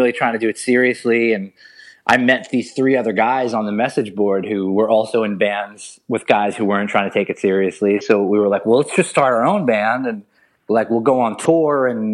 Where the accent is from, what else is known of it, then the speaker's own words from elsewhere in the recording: Queens, New York, United States; Yeah, I grew up in Queens and, it was pretty normal. I grew up in like an apartment, like a two bedroom apartment, me and my brother and my mom and dad.